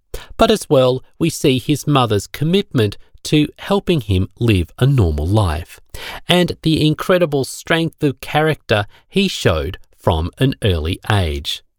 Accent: Melbourne, Victoria, Australia; born there; I was born prematurely in Melbourne in 1948, when my mother was 40 years old.

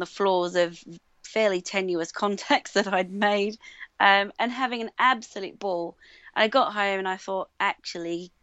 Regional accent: Australia; now in England, United Kingdom; I was going to start by saying I'm Australian, but you all kind of know that, but that's what I lead with over here in England.

